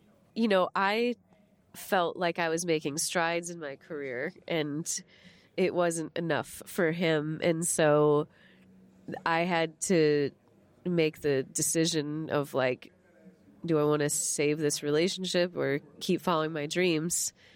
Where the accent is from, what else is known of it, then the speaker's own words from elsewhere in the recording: St. Louis, Missouri, United States; Oh, by the way, I'm originally from St. Louis, Missouri.